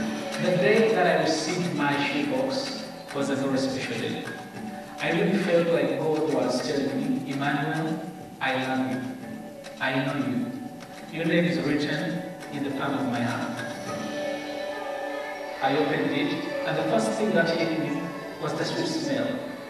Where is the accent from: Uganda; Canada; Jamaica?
Uganda; And I'm from Uganda.